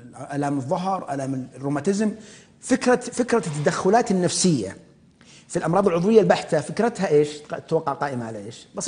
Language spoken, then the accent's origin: Arabic; Saudi Arabia; فأجرينا أبحاث على مرضى الوسواس عندنا في السعودية